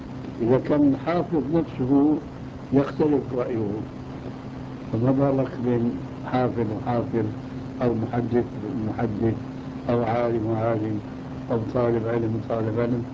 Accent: Syria; طبعا هذا الجواب كما يقولون أيضا عندنا في الشام ما بيخش الخجل

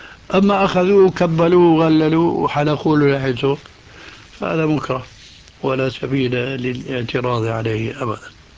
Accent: Syria

